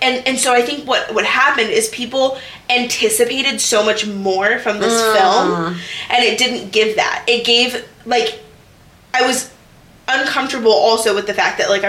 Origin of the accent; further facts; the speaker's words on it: Texas, United States; born there; Oh, I was born in Texas. Oh, yeah, I'm a Cowboys fan.